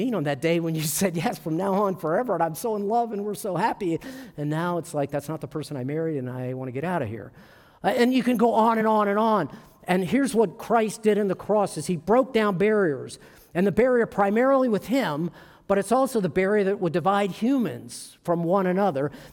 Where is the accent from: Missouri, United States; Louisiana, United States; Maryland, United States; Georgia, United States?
Maryland, United States; You see, I didn't grow up here. I grew up in Maryland